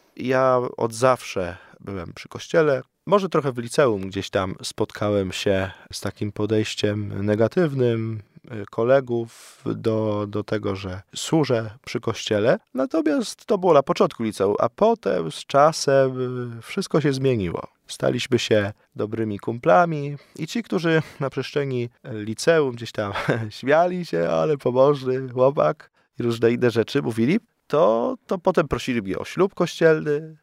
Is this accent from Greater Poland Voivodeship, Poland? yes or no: yes; Zielona Wieś, Greater Poland Voivodeship, Poland; Ja pochodzę z Podrawicza, z takiej wioski Zielona Wieś i tam jest styk diecezji wrocławskiej i poznańskiej.